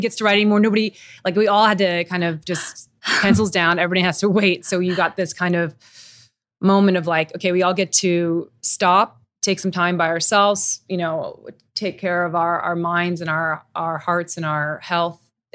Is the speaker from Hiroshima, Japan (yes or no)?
no; Tokyo, Japan; I grew up in Tokyo. I miss Tokyo. That feels like home to me.